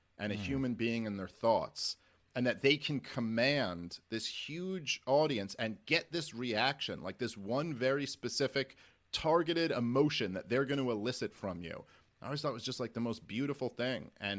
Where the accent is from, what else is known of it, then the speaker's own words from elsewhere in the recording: Brooklyn, New York, United States; I'm a Jew from Brooklyn, and that was just like the thing to be.